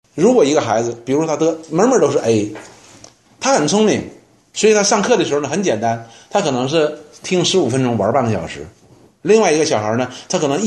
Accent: China; 我们今天的中国人呢，我们中国人、印度人、我们亚洲人呢，很重视孩子。

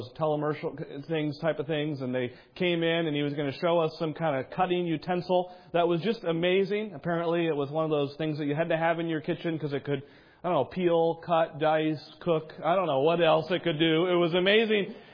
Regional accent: New England, United States; I grew up in New England, as I know some of you do as well.

